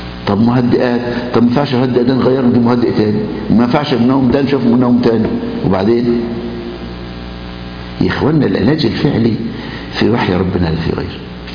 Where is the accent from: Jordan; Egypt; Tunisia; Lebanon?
Egypt; يعني عندنا في مصر الأزهر على سبيل المثال